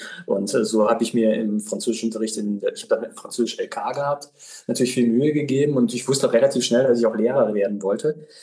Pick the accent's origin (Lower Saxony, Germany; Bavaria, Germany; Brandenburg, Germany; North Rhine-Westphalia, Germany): North Rhine-Westphalia, Germany; Bonn; Ja, ich bin gebürtig aus Bonn, da bin ich auch zur Schule gegangen